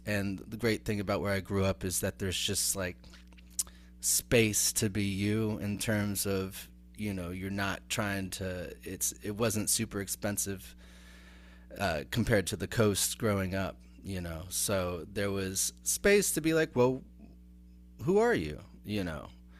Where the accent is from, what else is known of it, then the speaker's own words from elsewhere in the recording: Ohio, United States; moved away; I came from Ohio, the Northlands of Ohio.